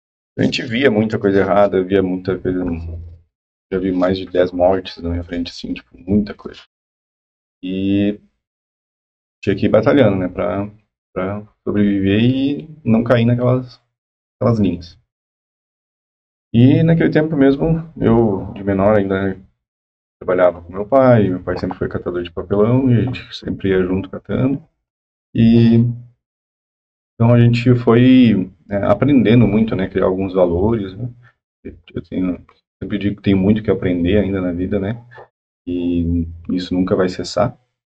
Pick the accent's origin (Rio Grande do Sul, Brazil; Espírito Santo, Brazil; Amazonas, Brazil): Rio Grande do Sul, Brazil; born there; eu nasci no Rio Grande do Sul, vim de família bem humilde, muito humilde, minha família ainda é bem humilde. A gente sempre batalhou demais, nasceu em bairro terrível, que hoje ainda é dominado pelas facções